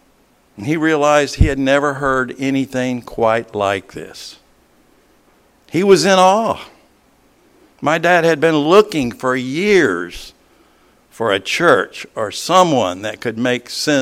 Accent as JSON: {"language": "English", "region": "Tennessee", "country": "United States", "tie": "born or raised there", "said": "When I was about 10 years old, my family and I grew up in East Tennessee."}